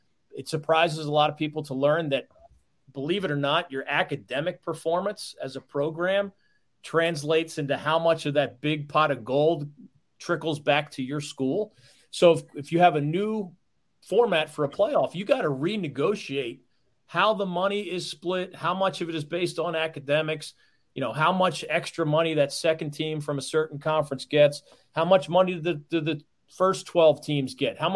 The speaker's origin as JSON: {"language": "English", "town": "Philadelphia", "region": "Pennsylvania", "country": "United States", "said": "I'm from Philadelphia."}